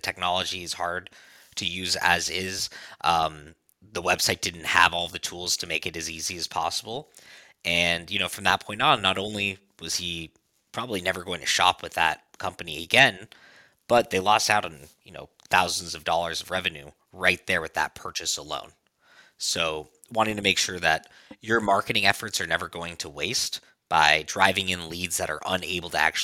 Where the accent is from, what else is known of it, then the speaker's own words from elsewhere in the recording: California, United States; A majority does come from California. I'm from California.